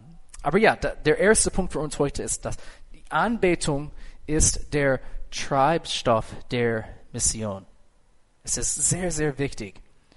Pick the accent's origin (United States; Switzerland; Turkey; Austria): United States; moved away as an adult; now in Germany; lass mich als Amerikaner eine Beobachtung sagen, die ich über Gemeinden in Deutschland gemacht habe. Also, in 2018 sind wir nach Deutschland gezogen. Wir haben hier 4,5 Jahre in Hamburg gewohnt und dann 1 Jahr in Amerika und dann jetzt wieder.